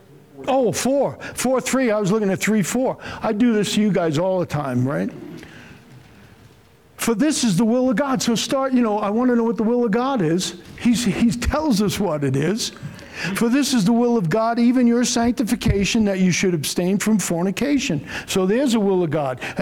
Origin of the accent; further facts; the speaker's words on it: Ireland; No, I'm Irish, but yeah, I know.